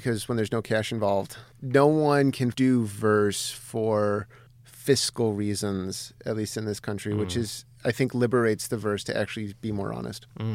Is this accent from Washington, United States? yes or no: no; Algonquin, Illinois, United States; So I'm from the north side, about 50 miles north of downtown, a town called Algonquin. It's where I grew up most of the adolescent years.